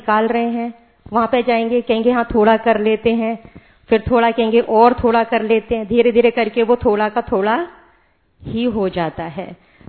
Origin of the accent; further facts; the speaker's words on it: Agra, Uttar Pradesh, India; मैं आगरा से हूँ, आगरा नपुरा सेंटर से।